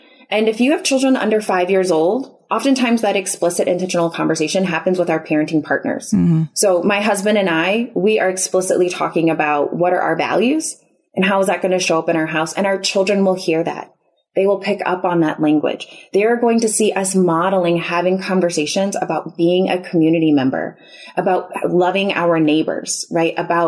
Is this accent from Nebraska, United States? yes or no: no; Chicago, Illinois, United States; now in Houston, United States; And we're originally from the Chicago area.